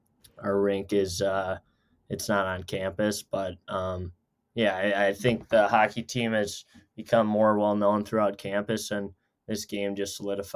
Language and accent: English; Edina, Minnesota, United States; But yeah, growing up in Edina was awesome. I had two older brothers who also played for Edina, and kind of just growing up through that system. And I was the youngest